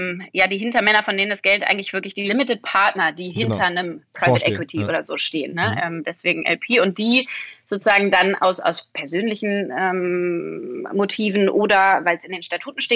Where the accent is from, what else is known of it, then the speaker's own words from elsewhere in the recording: Berlin, Germany; und habe gesagt, ich will wieder zurück nach Berlin. Ich bin Berlinerin, ja.